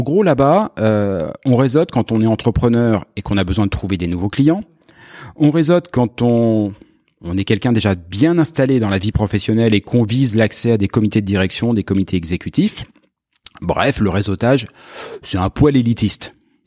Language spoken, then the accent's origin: French; France; now in Canada; Quand, comme moi, on vient de France, beau pays totalement traumatisé par son chômage systémique, on perçoit le Québec comme un Eldorado.